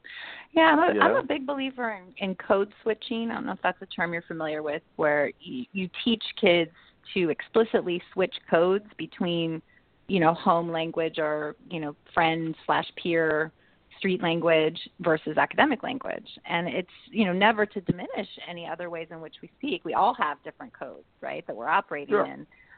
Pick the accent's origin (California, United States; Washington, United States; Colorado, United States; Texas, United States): California, United States; No, I grew up in the Bay Area and flew all the way across country.